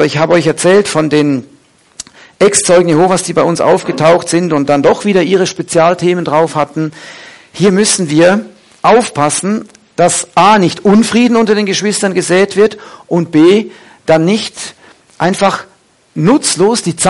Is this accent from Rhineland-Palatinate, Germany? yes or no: no; North Rhine-Westphalia, Germany; Siegen, wie bei uns im Siegerland